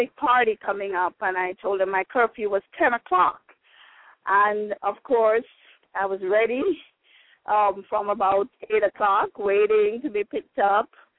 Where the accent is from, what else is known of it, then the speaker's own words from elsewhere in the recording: Jamaica; And then growing up in Jamaica, it was always to me, it was always very, very culturally, you know, dynamic, because we had the different cultures interacting